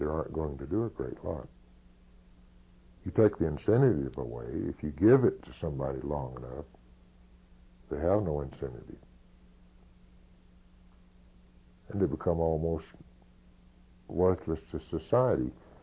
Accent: Oklahoma, United States; born there; now in California, United States; I'm a Californian by choice. And I certainly have no regrets at having been born in Oklahoma either.

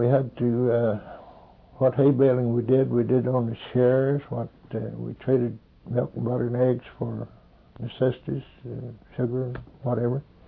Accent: Haskell, United States; born there; Yes, I was born in Haskell in 1910

